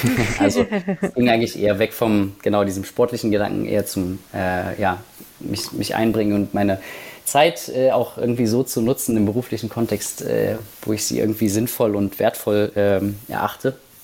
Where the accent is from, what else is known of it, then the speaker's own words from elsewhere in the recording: Halberstadt, Saxony-Anhalt, Germany; also ich komme aus Halberstadt, das ist eine kleine Stadt in Sachsen-Anhalt